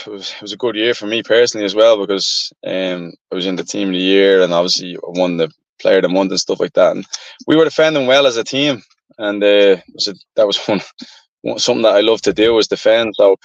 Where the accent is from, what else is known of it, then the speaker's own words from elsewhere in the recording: Tallaght, Leinster, Ireland; I'm from Talla